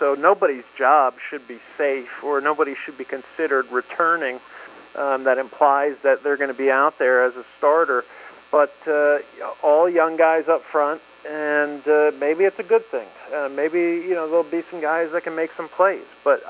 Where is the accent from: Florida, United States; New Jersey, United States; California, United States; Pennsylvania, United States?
New Jersey, United States; as a kid growing up in New Jersey, where college football was not big, everything was NFL, New York Giants, Jets.